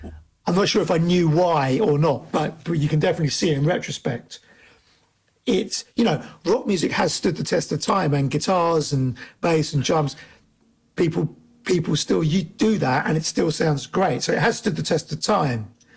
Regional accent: London, United Kingdom; I grew up in London.

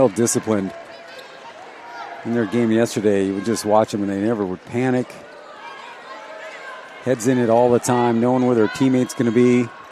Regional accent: Fairbanks, Alaska, United States; I'm from Fairbanks and brutally cold.

